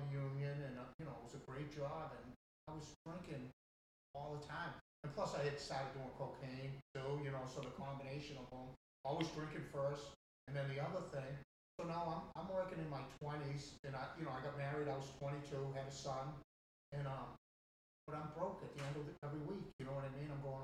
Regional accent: Massachusetts, United States; So, like I said, I'm from Massachusetts. The first time I drank, I was 14 years old.

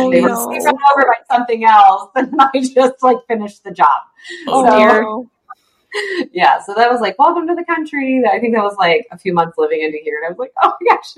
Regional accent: Chicago, Illinois, United States; So, I am originally from Chicago. So is my husband.

